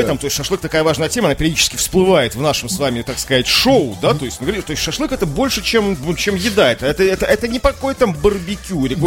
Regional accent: Saint Petersburg, Russia; Мы петербуржцы

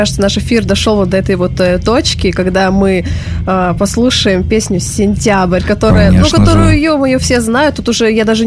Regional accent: Serov, Sverdlovsk Oblast, Russia; Я из Свердловской области, это под Екатеринбургом город Серов.

